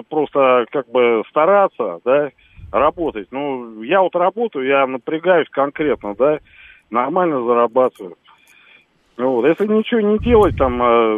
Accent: Moscow, Russia; Сам москвич.

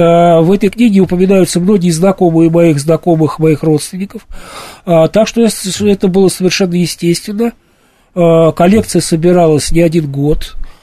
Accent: Kolomna, Moscow Oblast, Russia; Я коренной коломенец, я живу в Коломне всю свою жизнь за вычетом службы в армии.

